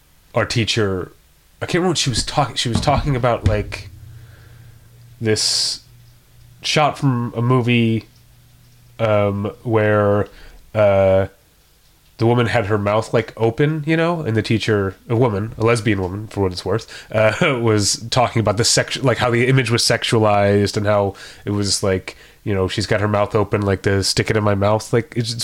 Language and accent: English; Missouri, United States; about the fact that I was from Missouri, you know.